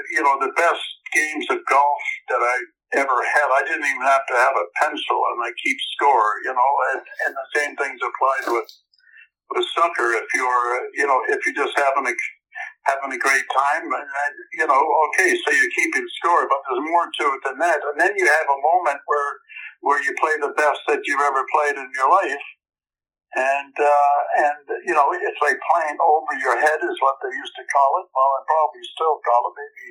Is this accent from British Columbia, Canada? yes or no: yes; Victoria, British Columbia, Canada; born there; Well, I was born in Victoria, B.C., a sports-minded area